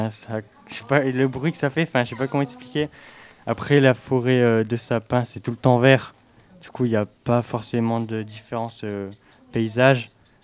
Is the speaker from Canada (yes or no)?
no; Avignon, Provence-Alpes-Côte d'Azur, France; je viens de d'à côté de Marseille, Avignon, je sais pas si vous connaissez.